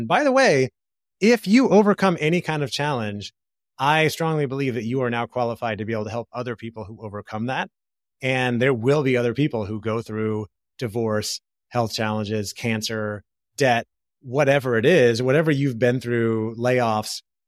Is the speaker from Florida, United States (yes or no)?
yes; Orlando, Florida, United States; also born or lived in California; We were living in Orlando, Florida, which is my hometown. I have lived in California in the past as well.